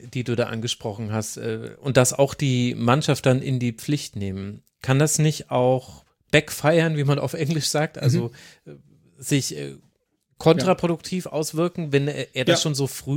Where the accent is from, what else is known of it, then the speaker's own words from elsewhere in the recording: Munich, Bavaria, Germany; der uns als Münchner natürlich leicht von den Lippen geht.